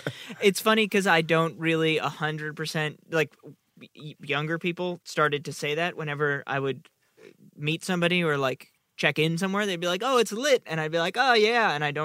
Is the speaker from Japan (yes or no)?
no; New York, United States; I grew up in New York, so I was like the weird 15-year-old at the amateur night at Stand Up New York in on the Upper West Side.